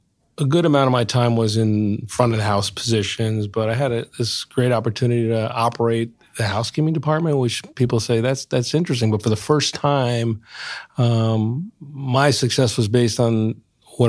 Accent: New Milford, New Jersey, United States; I grew up in New Milford, New Jersey, not too far from where we are here in New York.

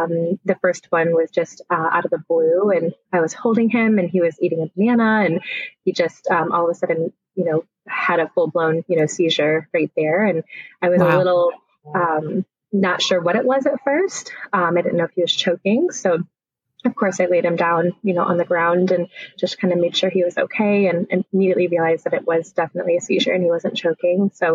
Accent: Michigan, United States; now in Indianapolis, United States; I grew up in Michigan near Detroit and moved to Indianapolis in 2007. And I've lived here ever since.

